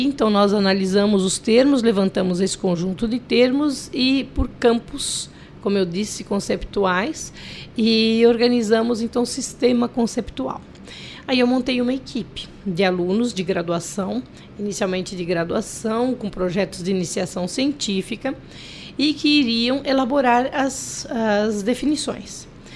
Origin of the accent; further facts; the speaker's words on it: Minas Gerais, Brazil; eu sou mineira